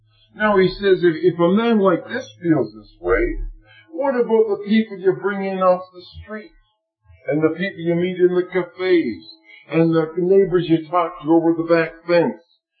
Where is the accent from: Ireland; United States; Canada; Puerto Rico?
Canada; if I got my just deserts as a Canadian in Canada, in the 20th century